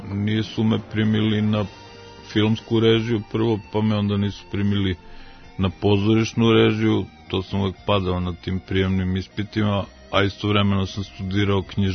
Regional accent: Belgrade, Serbia; ja sam pisac iz Beograda

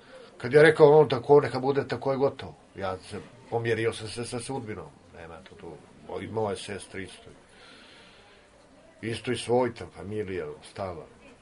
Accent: Montenegro; moved away; Kad sam došao iz Crne Gore, nijesam pio alkohol.

